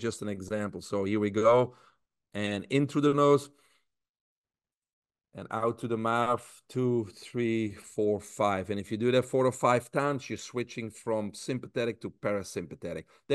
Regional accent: Belgium; I grew up in Belgium.

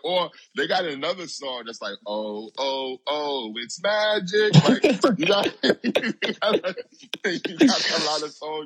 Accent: New York, United States; I'm a Knicks fan. I'm from New York, so, you know, I'm not a fan of the Lakers.

